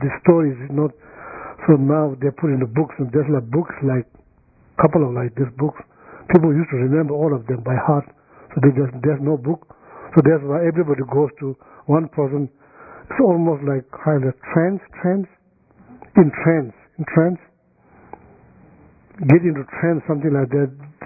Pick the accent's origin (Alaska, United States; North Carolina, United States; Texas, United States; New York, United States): North Carolina, United States; so I'm from North Carolina